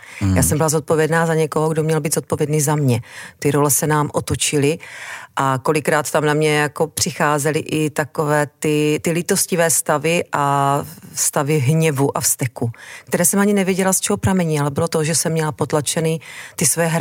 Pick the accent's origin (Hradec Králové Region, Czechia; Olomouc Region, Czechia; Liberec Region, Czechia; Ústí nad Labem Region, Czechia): Olomouc Region, Czechia; Přerov; Ano, je to tak, žiji celý život v Přerově